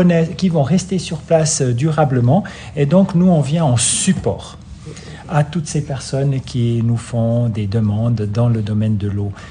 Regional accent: Brazil; also born or lived in Central African Republic; moi-même, à l'origine, de parents suisses, je suis né en Centrafrique, j'ai grandi au Brésil.

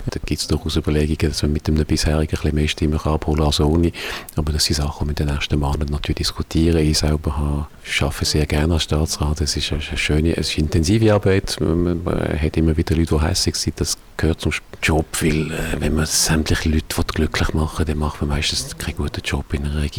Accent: Düdingen, Fribourg, Switzerland; Ich komme aus Dödingen

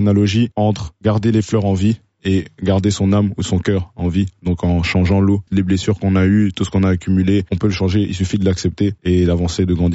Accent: Kinshasa, DR Congo; moved away as an adult; now in Brussels, Belgium; J'ai grandi à Kinshasa. Yes. J'ai grandi à Kinshasa. Je suis arrivé ici à mes 18 ans de base pour les études.

